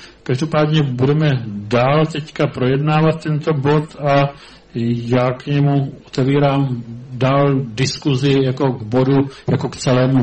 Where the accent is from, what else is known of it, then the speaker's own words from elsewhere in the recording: Broumov, Hradec Králové Region, Czechia; jsem rodák z Broumova, za druhý jsem občan Broumova, za třetí jsem zastupitel z Broumova